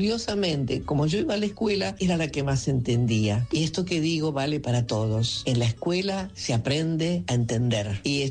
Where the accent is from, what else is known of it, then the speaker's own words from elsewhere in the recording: Vicenza, Veneto, Italy; moved away; Yo he ido muchas veces a Italia, a mi ciudad natal, a Vicenza, a la región del Véneto